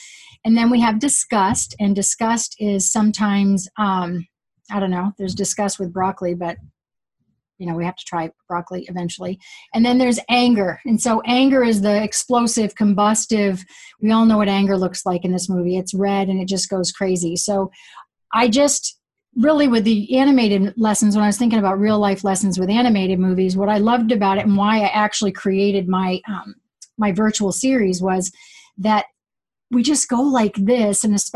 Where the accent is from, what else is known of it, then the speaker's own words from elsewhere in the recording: New England, United States; I'm from New England, so we work really hard.